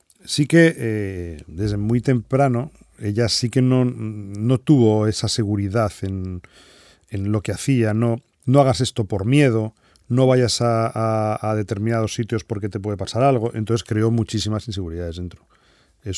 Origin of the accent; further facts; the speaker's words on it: Móstoles, Community of Madrid, Spain; nosotros somos de Madrid, somos de Móstoles, de un pueblecito, bueno, pueblecito, no es tan pueblecito